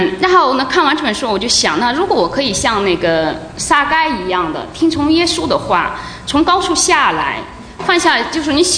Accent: Kunming, Yunnan, China; moved away as an adult; now in United States; 来自美丽的春城昆明。我是出生在一个军人的家庭，所以是从小是受无神论的教育长大的。

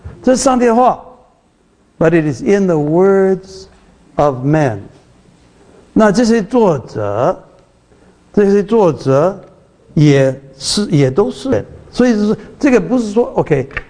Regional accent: Taiwan; accent: Taiwanese Mandarin; 我每次念这个四世纪，我的台湾国语，在台湾说四世纪，四世纪啊

